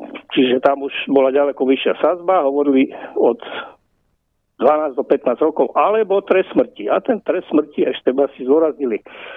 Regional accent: Poprad, Prešov Region, Slovakia; Ja som vyrastal v Poprade ako syn robotníka, neskôr pracovníka na odborovej rade

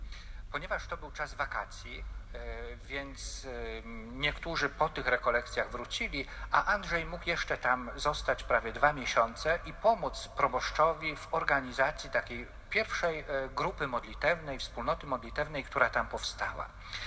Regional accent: Wrocław, Lower Silesian Voivodeship, Poland; Otóż ja jestem z Wrocławia.

